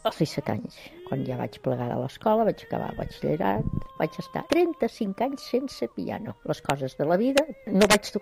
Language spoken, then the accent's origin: Catalan; Lleida, Catalonia, Spain; born there; tinc 75 anys i vaig néixer a Lleida.